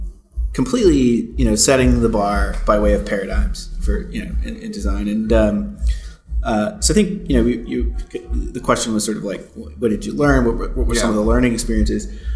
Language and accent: English; Menlo Park, California, United States; I'm from the Bay Area. I'm from Menlo Park.